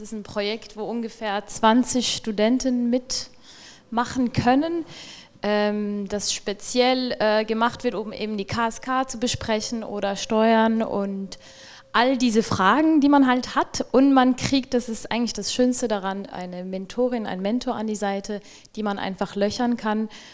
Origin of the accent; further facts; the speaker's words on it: Switzerland; Also ich komme aus der Schweiz, mir konnte niemand helfen, wie ich das steuerlich machen muss, weil nicht EU